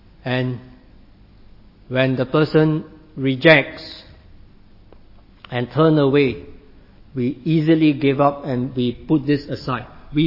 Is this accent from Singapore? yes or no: yes; Singapore; those of us who are in Asia and in my home country, Singapore, we are following the same